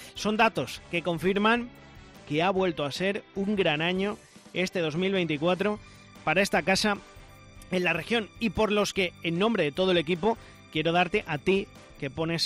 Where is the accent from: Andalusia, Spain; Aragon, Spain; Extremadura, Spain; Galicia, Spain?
Extremadura, Spain; los que somos extremeños lo sabemos